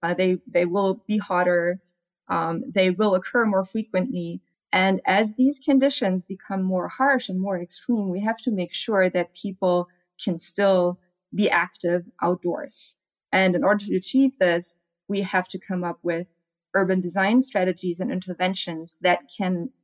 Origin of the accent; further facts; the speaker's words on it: Germany; English is a second language; now in United States; I'm actually tired of rain. I'm from Germany, so I'm actually perfectly desert adapted and perfectly happy in the heat.